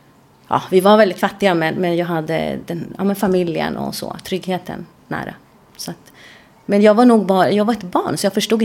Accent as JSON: {"language": "Swedish", "region": "Valparaíso", "country": "Chile", "moved": "yes", "lives_now": "Sweden", "said": "Ja, vi kommer ifrån Chile. Ifrån Valparaíso. Vi kom hit på grund av min pappa."}